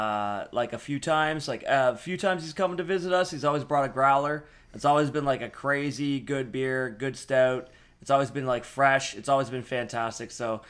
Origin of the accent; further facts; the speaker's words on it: Nova Scotia, Canada; I'm born and raised in Nova Scotia